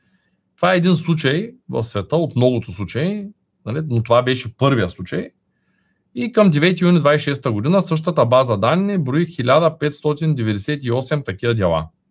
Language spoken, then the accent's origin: Bulgarian; Shumen, Shumen Province, Bulgaria; от 23 години се занимавам с предприемачество и бизнес, от Шумен съм, живея в Шумен, работя в Шумен